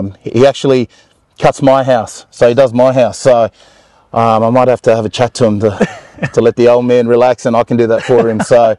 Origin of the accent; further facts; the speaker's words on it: Queensland, Australia; now in Sydney, Australia; Mind you, I'm originally from Queensland